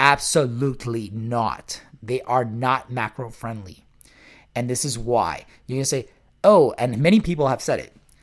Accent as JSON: {"language": "English", "region": "New York", "country": "United States", "accent": "New York", "said": "you probably know my New York accent"}